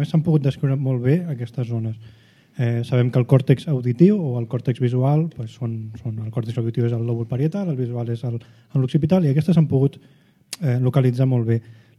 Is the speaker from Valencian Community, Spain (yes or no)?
no; Badalona, Catalonia, Spain; Jo soc de Badalona.